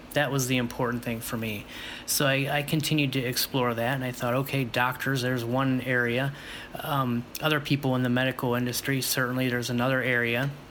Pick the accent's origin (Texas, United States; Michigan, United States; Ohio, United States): Ohio, United States; Cleveland; also born or lived in Fort Lauderdale, Florida; When I was very young, my parents moved us up to the Cleveland, Ohio area, and that's where I did most of my growing up until I was in my early 20s